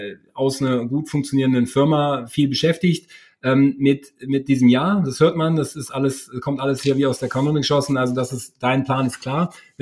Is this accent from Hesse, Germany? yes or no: no; Cologne, North Rhine-Westphalia, Germany; Ich komme ja aus der Region, aber Köln ist auf jeden Fall auch jetzt aus einer B2B-SaaS-Perspektive langsam immer mehr eine Reise wert